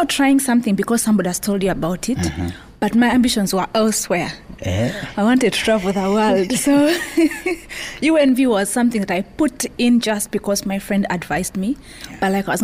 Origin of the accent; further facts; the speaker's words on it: Masaka, Central Region, Uganda; I'm from Uganda. Born and raised in Masaka, that's said when you're going to Western Uganda.